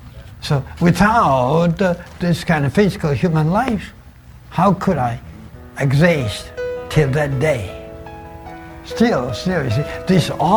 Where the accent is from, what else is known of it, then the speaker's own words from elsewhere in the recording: China; born there; English is a second language; I was born in China. And my mother was brought to Christianity.